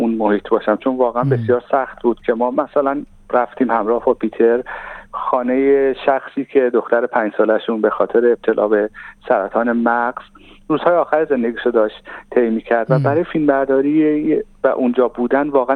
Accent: Iran; من به عنوان یک ایرانی

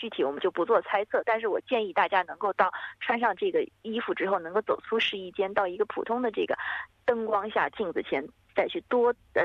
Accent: Australia; 如果像我们澳洲人或者说是西方人，可能对这个圣诞节比较注重

